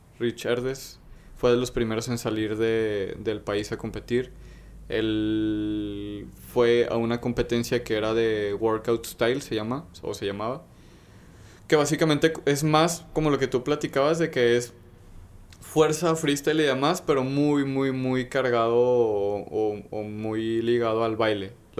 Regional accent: Guadalajara, Jalisco, Mexico; eso está pasando aquí en mi país, de que aquí en corto, en Guadalajara, súper, o sea, en casa, ¿no?

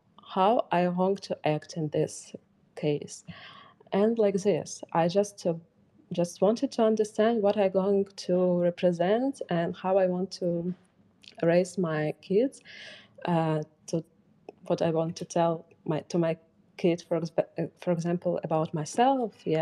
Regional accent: Kharkiv, Kharkiv Oblast, Ukraine; I'm mixed. I was raised in Kharkiv. And Kharkiv is this, like, multicultural city, can be sometimes in some neighborhoods, but not in my neighborhood.

